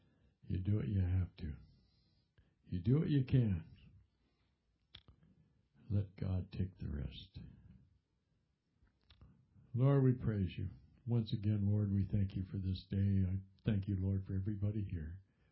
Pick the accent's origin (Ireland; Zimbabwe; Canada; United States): Canada; Upper Mills, New Brunswick; also born or lived in St. Stephen; I was born in New Brunswick, Canada. In St. Stephen, New Brunswick. And I lived in a little town called Upper Mills, which is even smaller than St. Stephen.